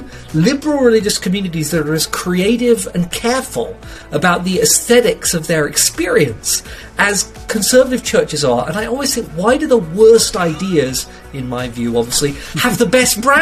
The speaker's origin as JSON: {"language": "English", "region": "London", "country": "United Kingdom", "tie": "born or raised there", "said": "I grew up in Southwest London. And I grew up in a non-religious family. Neither of my parents were religious."}